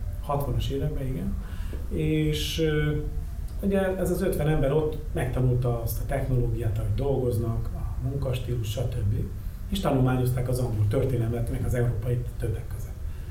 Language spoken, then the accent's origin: Hungarian; Miskolc, Borsod-Abaúj-Zemplén, Hungary; miskolci gyerek vagyok